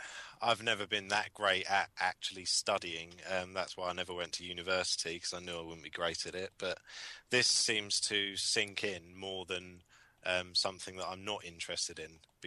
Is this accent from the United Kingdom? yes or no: yes; South East England, United Kingdom; I come from Surrey